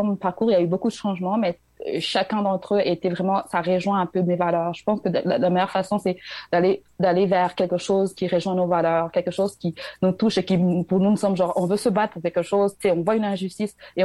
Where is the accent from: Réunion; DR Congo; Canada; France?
DR Congo; vu que je suis Congolaise.